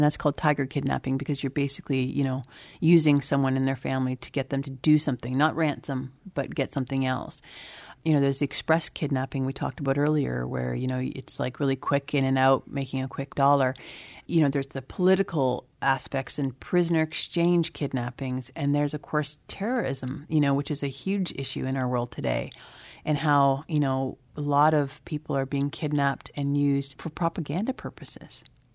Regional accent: Canada; being a Canadian

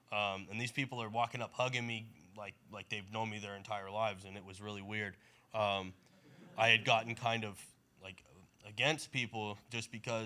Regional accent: East Coast, United States; now in California, United States; you know, I'm from the East Coast, so it gets pretty cold, and I had never been to California. So I decided that instead of being homeless in the cold, I was going to come be homeless in California.

